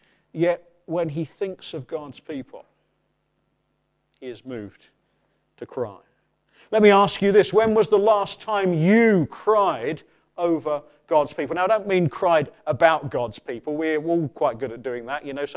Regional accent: England, United Kingdom; We're British folk, aren't we? Or I should say English, you know, stiff upper lip.

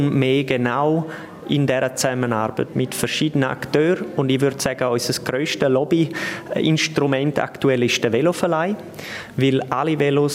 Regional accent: Graubünden, Switzerland; weil als Bergkanton und bei uns in Graubünden ist es klar, man kann nur zusammen ans Ziel kommen

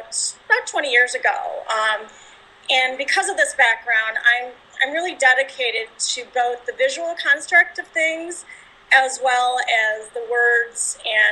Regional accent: Chicago, Illinois, United States; Okay, I'm actually from Chicago, Illinois

